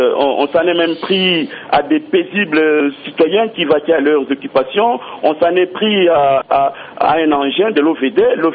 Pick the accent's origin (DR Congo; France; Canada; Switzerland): DR Congo; pour qu'il y ait des élections apaisées chez nous, en République démocratique du Congo